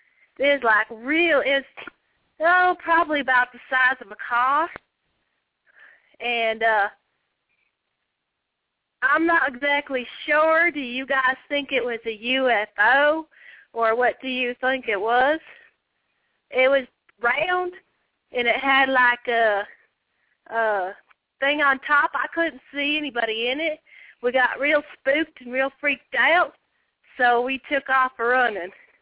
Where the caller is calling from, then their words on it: Colorado, United States; I'm calling from Colorado.